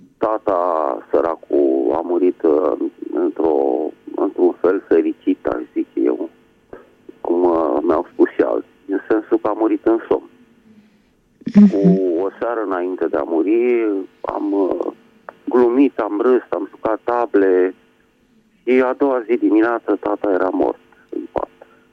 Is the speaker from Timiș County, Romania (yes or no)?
no; Bucharest, Romania; din București